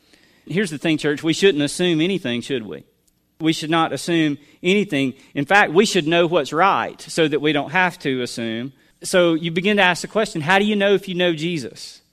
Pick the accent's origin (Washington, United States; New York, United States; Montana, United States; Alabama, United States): Alabama, United States; Cullman; I grew up in this community. I grew up in Cullman, lifelong Cullmanite, several generations.